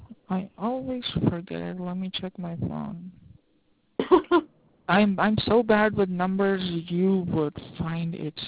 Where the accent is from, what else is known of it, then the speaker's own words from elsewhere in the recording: Rockford, Illinois, United States; now in New York, United States; I've come to New York. But originally I'm from Rockford.